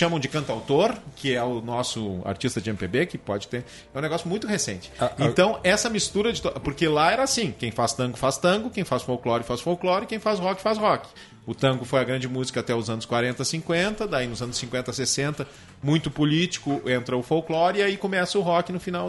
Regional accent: Brazil; porque a gente é brasileiro, a gente está acostumado com o Brasil.

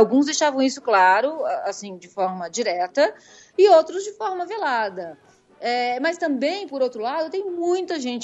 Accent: Rio de Janeiro, Brazil; born there; porque eu nasci no Rio e eu ia ao Maracanã

